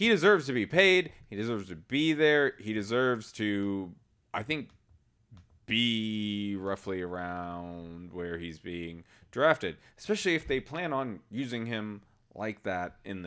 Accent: Tallahassee, Florida, United States; Listen, I'm from Tallahassee. I am an FSU fan, for what it's worth.

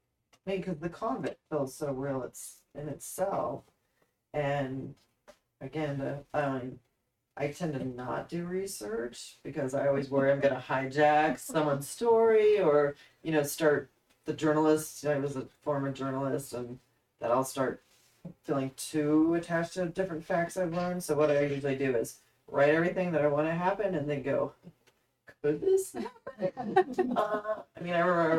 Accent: Kansas City, United States; because I grew up in Kansas City and I certainly had experience in the rural life.

